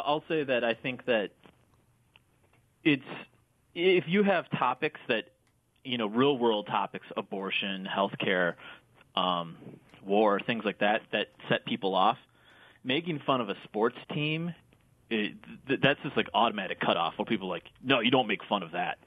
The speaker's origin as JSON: {"language": "English", "region": "Wisconsin", "country": "United States", "tie": "born or raised there", "said": "growing up in Wisconsin, I feel like people kind of have that sense of humor of being able to laugh at the problems"}